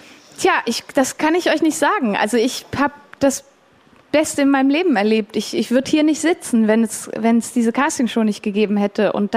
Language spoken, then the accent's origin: German; Switzerland; ich bin ja auch Schweizerin, ne?